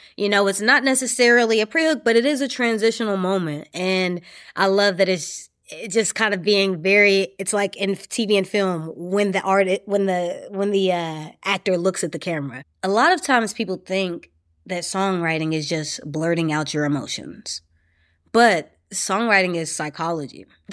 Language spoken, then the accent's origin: English; the South, United States; And, you know, I'm from the South. My mom is from New Orleans.